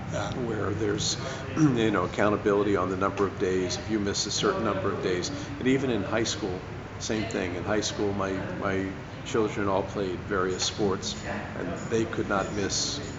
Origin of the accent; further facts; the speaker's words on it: United States; Yes, I mean, I am from the United States, so I saw it.